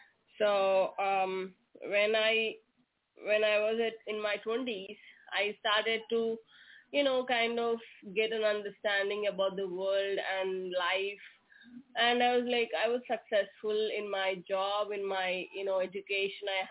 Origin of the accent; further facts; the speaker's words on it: South India, India; So I come from South India, from a Hindu family. Okay, and it's a culture here to grow up in a joint family.